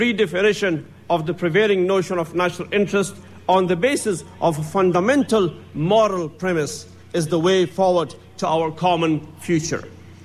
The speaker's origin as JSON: {"language": "English", "country": "Afghanistan", "said": "my home country had been invaded by the former Soviet Union. From university, I was ushered into the life of a refugee in a neighboring country, where I joined with my people in the struggle to liberate our country and to build a peaceful and prosperous Afghanistan."}